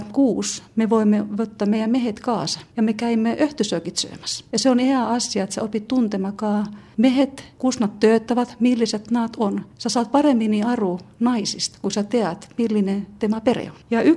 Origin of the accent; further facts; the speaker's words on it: Finland; Estonian is a second language; Kun mä itse olen Soomest, niin se on hea asia.